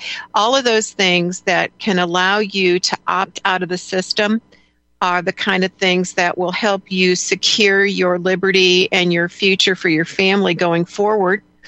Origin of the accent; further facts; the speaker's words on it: Midwest, United States; You know, I grew up in the Midwest.